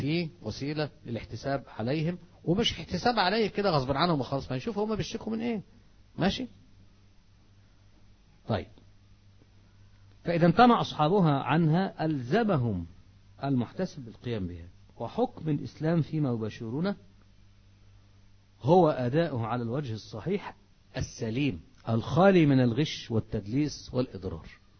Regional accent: Egypt; عندنا في مصر

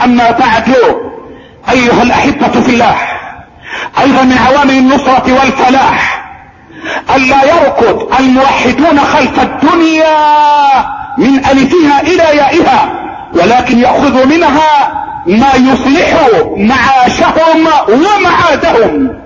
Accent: Egypt

